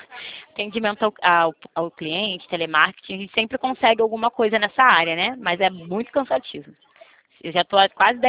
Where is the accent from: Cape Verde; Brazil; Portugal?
Brazil; Rio de Janeiro; eu sou do Rio, menina.